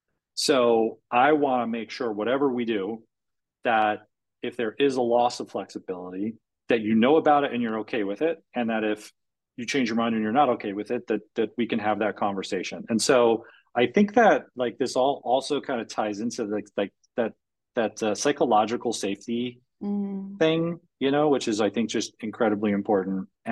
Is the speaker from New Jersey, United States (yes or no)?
yes; New Jersey, United States; now in Florida, United States; Maybe this is because I'm from New Jersey